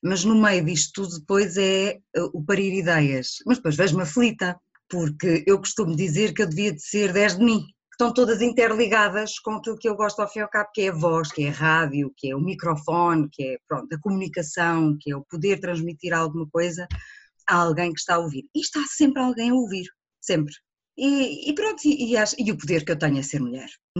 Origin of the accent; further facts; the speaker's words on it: Cartaxo, Santarém, Portugal; born there; da cidade onde eu nasci, do Cartacho, na altura ainda era Vila